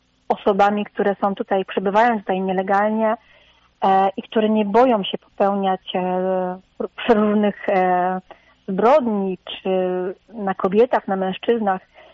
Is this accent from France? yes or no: yes; France; U nas we Francji, jeśli chodzi o duże miasta, nie zawsze jest bezpiecznie.